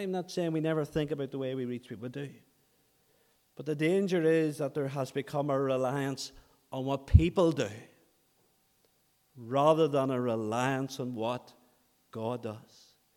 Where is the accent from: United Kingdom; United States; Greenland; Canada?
United Kingdom; Ahoghill, Northern Ireland; We're from Ahochel, we're from County Antrim.